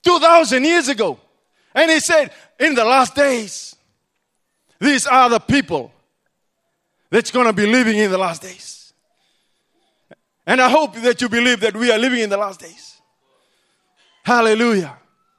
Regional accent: Fiji; Even I come from Fiji. They say where the place where the world should be. And then we had four coups.

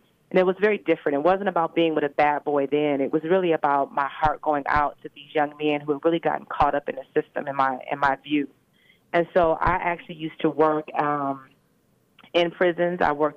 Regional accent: Detroit, Michigan, United States; I'm from Detroit originally.

